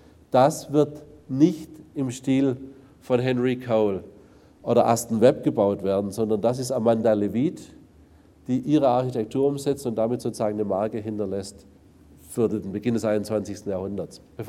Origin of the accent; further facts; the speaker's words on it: Germany; das ist ein Missverständnis, ich bin Deutscher.